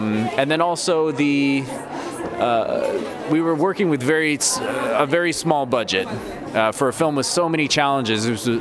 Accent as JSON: {"language": "English", "town": "Barrow", "region": "Alaska", "country": "United States", "tie": "born or raised there", "also_born_or_lived": "Fairbanks", "said": "My mom's family is all from Barrow. I grew up in Barrow and in Fairbanks, and that's my culture. I'm Inupiaq myself"}